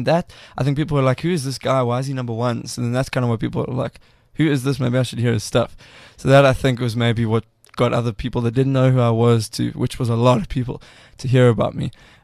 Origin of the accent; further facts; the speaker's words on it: Fishhook, Alaska, United States; I've always growing up in Fishhook, I've always thought, this is not where I'm going to live.